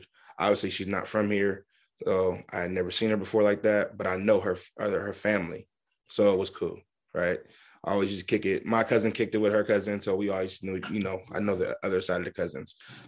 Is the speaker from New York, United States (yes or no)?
no; Seattle, Washington, United States; I'm born and raised in Seattle. I know just about everybody that's in my age range, you know what I mean?